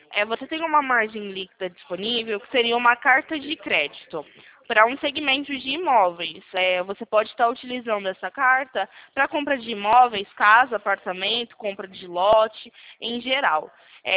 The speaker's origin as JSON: {"language": "Portuguese", "town": "Campinas", "region": "São Paulo", "country": "Brazil", "said": "Eu sou aqui do interior de São Paulo, fico localizada na cidade de Campinas."}